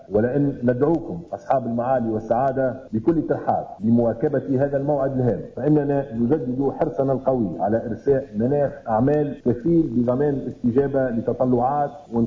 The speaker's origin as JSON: {"language": "Arabic", "country": "Tunisia", "said": "بلادنا تونس"}